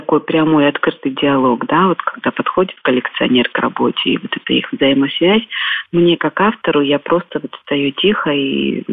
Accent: Abkhazia, Georgia; вручение проходило в Доме Москвы, в Абхазии, и на самом деле я очень рада, что именно у себя на родине я получила эту награду

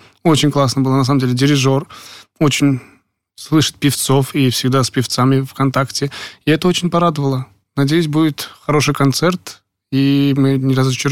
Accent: Uzbekistan; я сам из Узбекистана, и там тоже вот горы, тоже я в деревне рос

